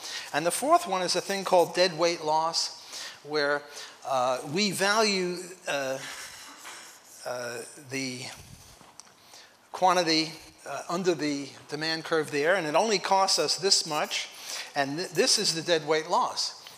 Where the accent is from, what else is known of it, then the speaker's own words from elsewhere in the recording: New Orleans, Louisiana, United States; Well, I come from New Orleans.